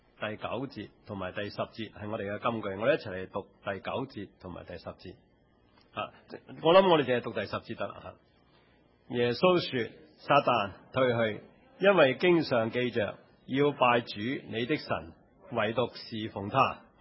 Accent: China; 又好像我们中国人时常说，人在江湖身不由己

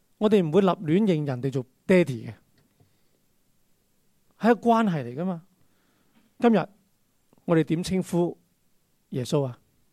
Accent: China; 我们中国人就很明白一起吃饭是什么意思

